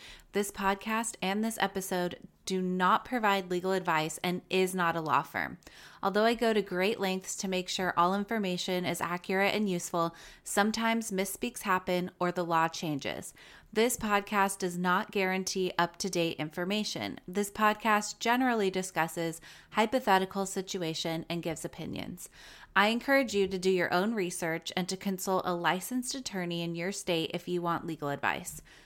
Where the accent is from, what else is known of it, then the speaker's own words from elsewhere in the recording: California, United States; I grew up in Orange County.